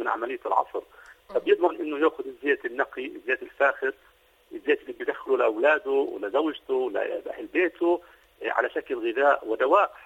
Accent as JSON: {"language": "Arabic", "country": "Palestine", "said": "إحنا عندنا بفلسطين"}